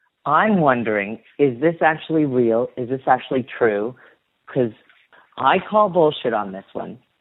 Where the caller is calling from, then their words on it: Toronto, Ontario, Canada; I'm calling from Toronto, Ontario.